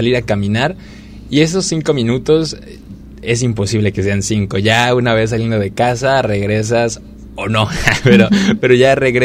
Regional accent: Mexico; la primera vez que salí de México

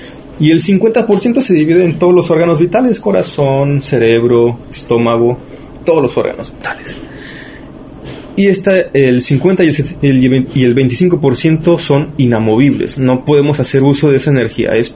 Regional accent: Mexico; Como mexicanos, como nación y como cultura prehispánica

